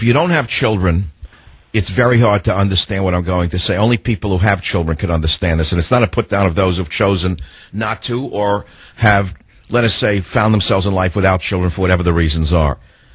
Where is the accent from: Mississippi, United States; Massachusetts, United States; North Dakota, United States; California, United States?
California, United States; San Francisco; Joe in my hometown of San Francisco on KSFO.